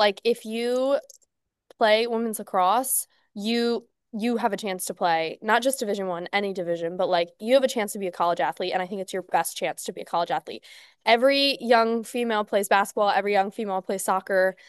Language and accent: English; Binghamton, New York, United States; So up in Rochester, I'm from Binghamton, so it's like a 2.5 hour drive.